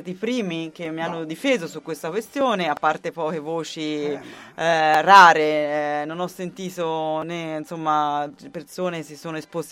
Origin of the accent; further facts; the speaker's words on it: Siena, Tuscany, Italy; sono di Siena, perché gli ultimi 10 anni ho vissuto a Siena, o perché sono una donna, o perché sono giovane